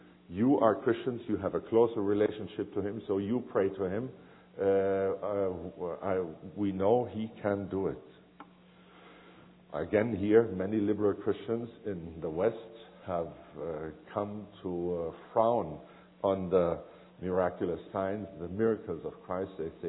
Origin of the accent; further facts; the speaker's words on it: Lebanon; My parents were missionaries for many years, and I grew up in the Middle East, in Lebanon